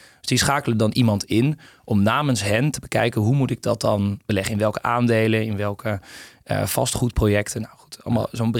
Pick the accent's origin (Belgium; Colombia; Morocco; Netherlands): Netherlands; Ik denk dat wij als Nederlanders toch van welke kant je ook bent enige trots voelen voor onze Frans Timmermans